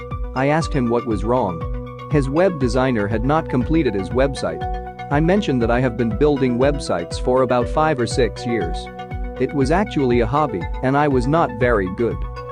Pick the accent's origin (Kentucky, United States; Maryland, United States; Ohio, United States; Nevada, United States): Kentucky, United States; Louisville; born there; I was born in Louisville, Kentucky.